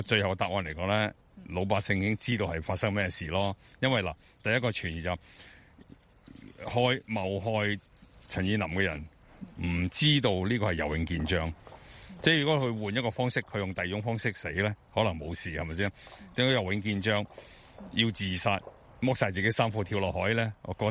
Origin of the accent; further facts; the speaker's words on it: Hong Kong; 所以我们是香港人很多是锲而不舍的